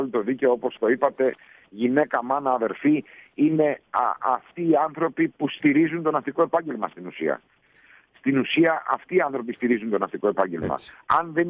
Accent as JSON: {"language": "Greek", "town": "Chios", "region": "North Aegean", "country": "Greece", "tie": "born or raised there", "said": "Είμαι από τη Χίο, ναι, είμαι από τη Χίο. Εκεί γεννήθηκα, εκεί μεγάλωσα, όλη μου οικογένεια από πάπου προς πάπου."}